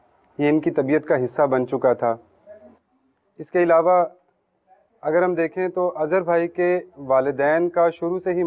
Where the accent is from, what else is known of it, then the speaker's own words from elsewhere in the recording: Mandi Warburton, Punjab, Pakistan; اور میرا تعلق منڈی وارٹن سے ہے.